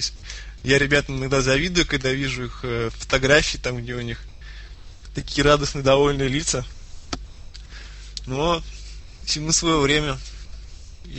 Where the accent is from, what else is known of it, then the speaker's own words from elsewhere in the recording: Saint Petersburg, Russia; Ну, я из Питера.